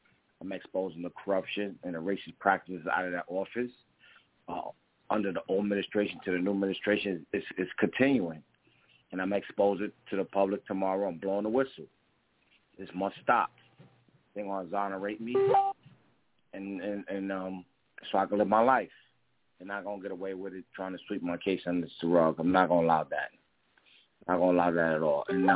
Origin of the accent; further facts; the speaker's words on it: Queens, New York, United States; I'm from Queens, New York.